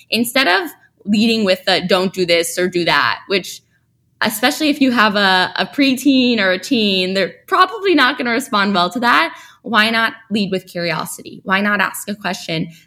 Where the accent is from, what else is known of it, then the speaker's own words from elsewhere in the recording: New York City, New York, United States; I grew up in New York City and she grew up in Winnipeg, Canada, and was like, we're really lucky to grow up in New York City.